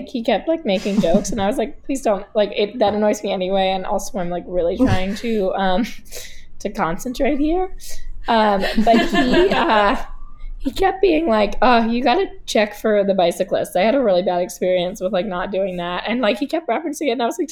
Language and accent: English; New York City, New York, United States; I grew up in New York City and I don't know.